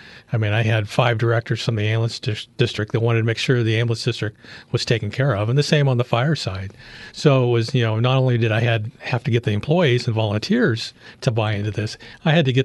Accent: Washington, United States; also born or lived in Colorado; But my wife and I, Diane, we grew up in Washington State, and that's where our families were.

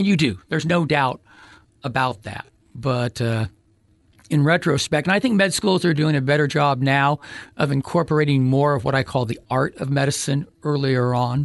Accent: California, United States; also born or lived in Japan / Alabama / Virginia; I was born in Japan, lived there for a few months, and then Alabama, Virginia, Southern California. He retired and we moved to Northern California.

